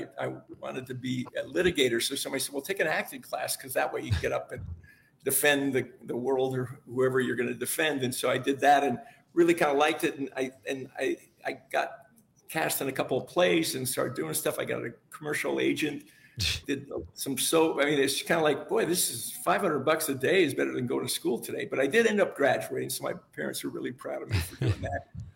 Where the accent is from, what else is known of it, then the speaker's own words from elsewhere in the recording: Woodland Hills, California, United States; I grew up in the San Fernando Valley, Woodland Hills, in the '60s, and you know, the television movie business was just kind of like what people did.